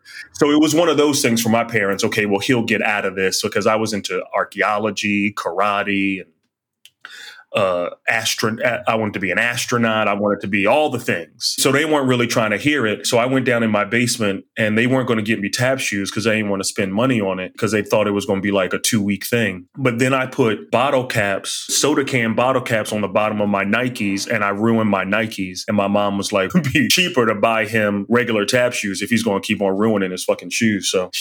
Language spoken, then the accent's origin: English; Philadelphia, Pennsylvania, United States; I'm from Philly.